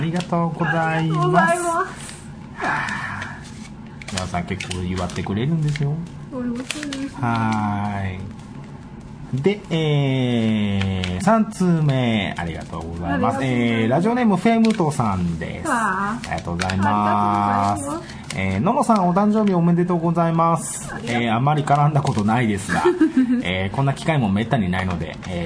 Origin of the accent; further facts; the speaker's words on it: Osaka, Japan; 大阪人なので大阪に行く帰る、